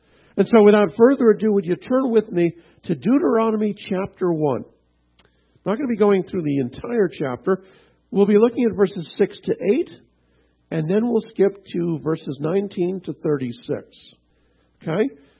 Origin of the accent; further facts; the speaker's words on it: Canada; I'm Canadian and we're big rivals.